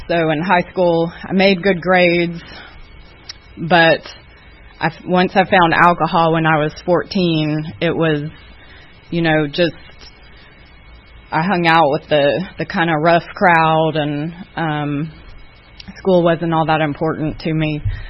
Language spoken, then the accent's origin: English; Atlanta, Georgia, United States; I grew up here in Atlanta. In Gwinnett County, and I come from an alcoholic family